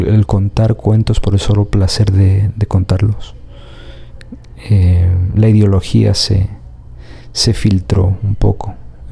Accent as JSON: {"language": "Spanish", "country": "Ecuador", "tie": "born there", "said": "transcurrir en la República del Ecuador, donde nací, y particularmente en los Andes"}